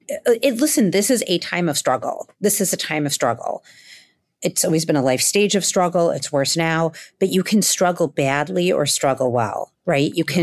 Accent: Staten Island, New York, United States; Look, I'm a kid from Staten Island.

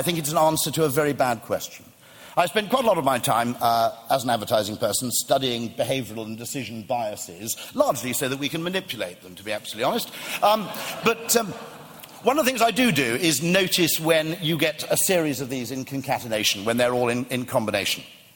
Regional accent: Wales, United Kingdom; I come from South Wales

